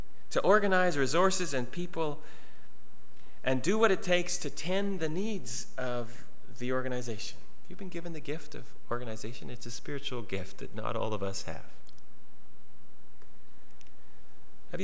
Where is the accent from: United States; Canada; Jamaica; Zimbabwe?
Canada; because we're Canadian, as I said last week.